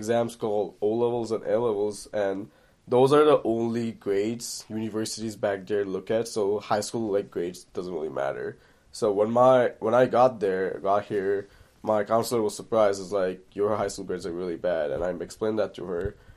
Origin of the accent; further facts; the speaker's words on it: Bangladesh; I'm from Bangladesh.